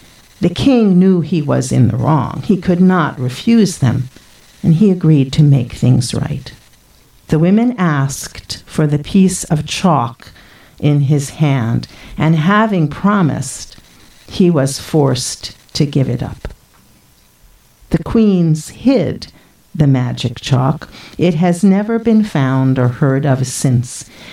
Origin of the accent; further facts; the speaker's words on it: Philadelphia, Pennsylvania, United States; And I grew up in Philadelphia, of course, and my dad had a bookstore there.